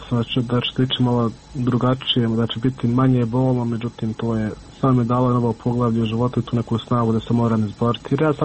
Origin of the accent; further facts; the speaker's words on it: Miljevina, Republika Srpska, Bosnia & Herzegovina; mi smo svi gore iz Miljevine